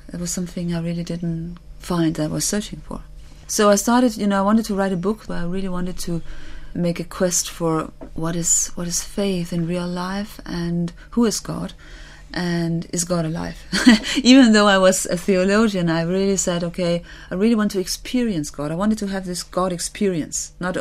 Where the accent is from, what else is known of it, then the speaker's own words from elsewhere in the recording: Copenhagen, Capital Region of Denmark, Denmark; I'm from Copenhagen in Denmark. I still am a theologian.